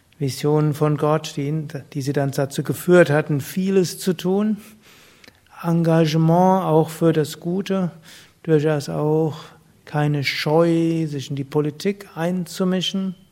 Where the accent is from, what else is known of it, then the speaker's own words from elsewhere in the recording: Rhineland-Palatinate, Germany; Was kann ich denn in meiner Heimat irgendwie zeigen, was irgendwo spirituell ist? Hab ich geguckt, Kraftort Rheinhessen.